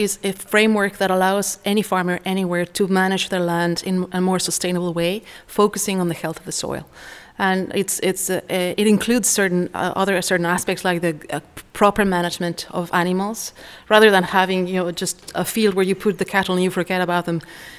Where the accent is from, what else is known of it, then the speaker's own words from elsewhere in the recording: Mexico; English is a second language; Because I'm from Mexico, I wanted something that reminded me of Mexico and Spain.